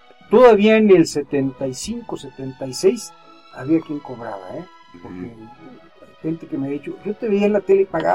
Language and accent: Spanish; San Luis Potosí, Mexico; porque yo soy potosino, aunque mi familia venga de Cuadra. Pero aquí me tocó nacer y me quiero quedar aquí.